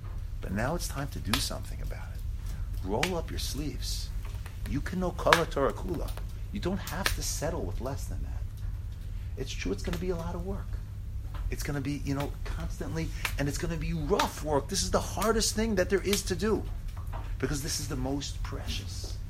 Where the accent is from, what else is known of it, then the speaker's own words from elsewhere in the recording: United States; And I grew up in America. I had some temptations.